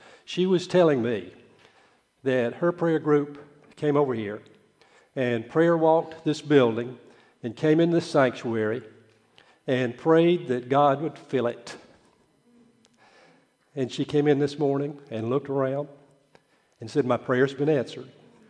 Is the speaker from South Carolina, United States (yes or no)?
yes; Greenville, South Carolina, United States; but I grew up in Greenville